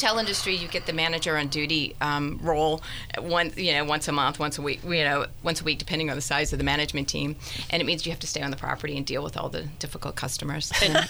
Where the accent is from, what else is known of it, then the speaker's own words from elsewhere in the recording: New Orleans, Louisiana, United States; You know, I grew up in New Orleans, and so so my family is sort of the it's Cajun